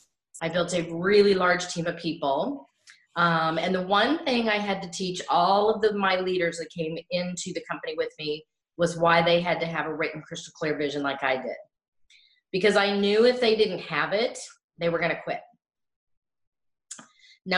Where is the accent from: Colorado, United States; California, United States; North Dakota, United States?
Colorado, United States; Denver; now in Arizona, United States; So I am from Denver originally, now live in Arizona, as you know. I grew up there.